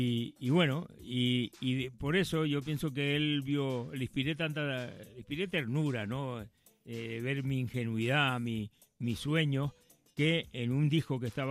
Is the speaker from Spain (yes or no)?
yes; Canary Islands, Spain; yo soy un cantante español de las Islas Canarias